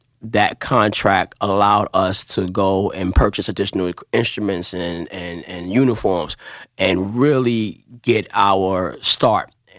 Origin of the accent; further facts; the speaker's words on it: Brooklyn, New York, United States; I was a young man growing up in Brooklyn, New York, Crown Heights, Brooklyn, single mom.